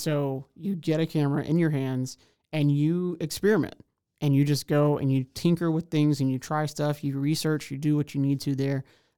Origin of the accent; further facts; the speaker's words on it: Houston, Texas, United States; now in Waco, United States; I'm originally from Houston, Texas, so much larger place.